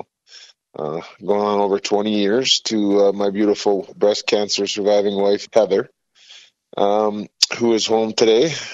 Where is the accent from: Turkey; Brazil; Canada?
Canada; Thunder Bay, Ontario; now in United States; Well, you already said I'm from Thunder Bay, but I've been in the States, an American citizen longer than I was in Canada.